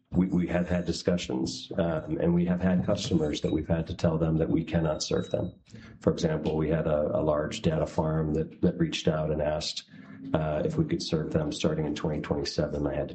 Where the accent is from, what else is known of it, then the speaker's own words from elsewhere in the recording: Eagle River, Alaska, United States; I'm from Eagle River, so that would be fantastic.